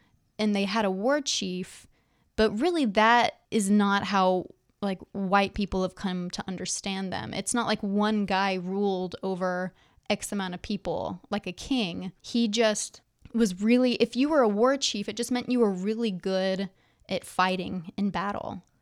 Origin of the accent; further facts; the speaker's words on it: Texas, United States; Like I learned history in Texas. I was raised in Texas. And I knew about none of this.